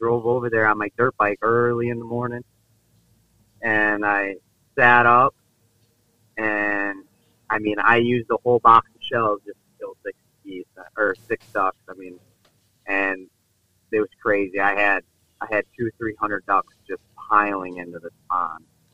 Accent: Port Clinton, Ohio, United States; I was born in Fort Clinton, Ohio. If you look at Ohio, there's a peninsula at the northern part right in the center, and I lived right on that peninsula on Lake Erie.

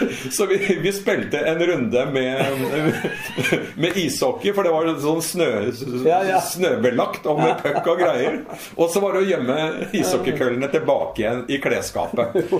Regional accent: Lørenskog, Akershus, Norway; Nei, jeg har vel fra oppveksten på Solheim, på Lørenskog, så i vår lille blokkleilighet

